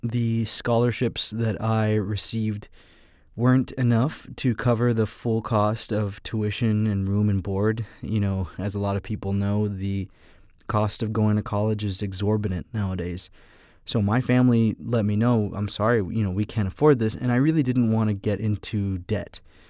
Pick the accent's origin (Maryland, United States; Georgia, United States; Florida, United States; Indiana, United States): Florida, United States; Miami; I'm born and raised in Miami. I was born in South Miami Hospital. I lived in Kendall and Hialeah, Miami Springs, kind of all over the place. And I've never left.